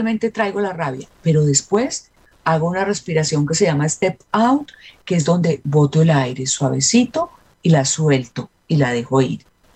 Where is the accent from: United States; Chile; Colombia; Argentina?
Colombia; nosotros, por lo menos como colombianos, estamos lejos de estar vacunados la mayoría.